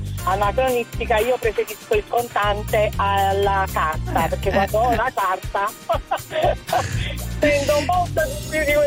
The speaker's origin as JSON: {"language": "Italian", "town": "Naples", "region": "Campania", "country": "Italy", "said": "io sono di Napoli, vado da Napoli a Nola ogni mattina."}